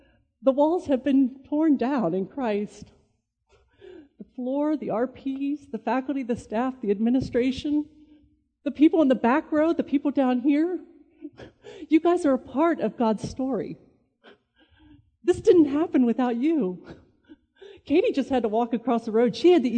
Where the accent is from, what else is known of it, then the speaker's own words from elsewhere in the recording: Kentucky, United States; I'm from Kentucky. Forgive me.